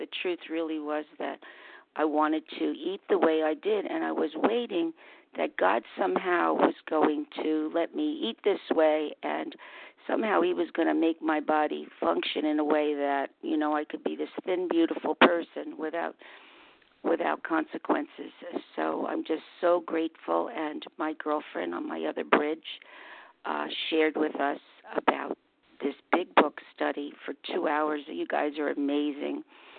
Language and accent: English; New Jersey, United States; from New Jersey.